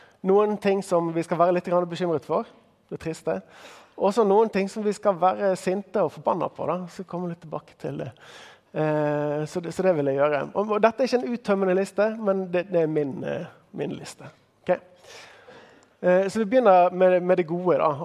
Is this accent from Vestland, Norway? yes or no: yes; Bergen, Vestland, Norway; Ja, nei, jeg kommer fra Bergen. Får lov til å komme hele veien fra Bergen